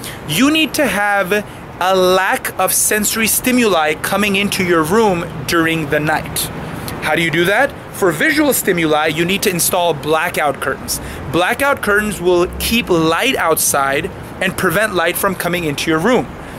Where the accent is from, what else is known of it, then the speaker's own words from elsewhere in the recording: Montreal, Quebec, Canada; live from my hometown of Montreal, Canada.